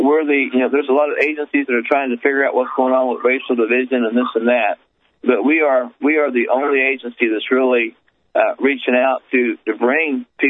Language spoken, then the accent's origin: English; Jaysville, Indiana, United States; I ran for a city council position in my hometown, Jaysville, Indiana, as a youth pastor.